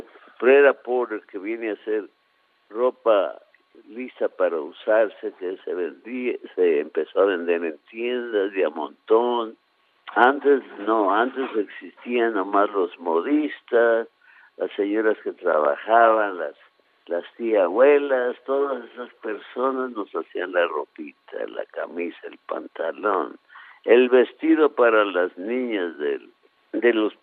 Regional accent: Coalcomán, Michoacán, Mexico; born there; hace un montón de años nací en Cualcomán, Michoacán, y estoy muy orgulloso de mi país, de México.

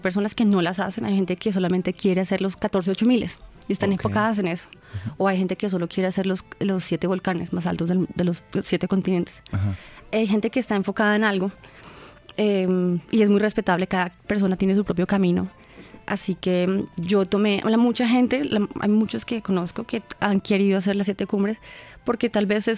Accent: Colombia; Y ese orgullo de los colombianos que tenemos, de ser, sí, de Colombia como tal.

